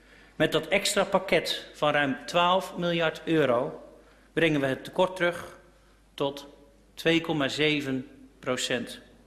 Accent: Netherlands; Maar daar zijn we Nederlanders heel goed in.

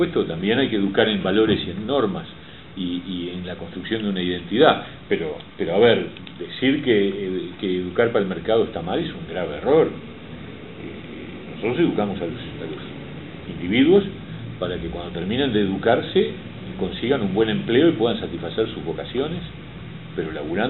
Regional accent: Uruguay; Los únicos que giles que estamos pensando en si cumplimos o no cumplimos, bueno, somos los uruguayos.

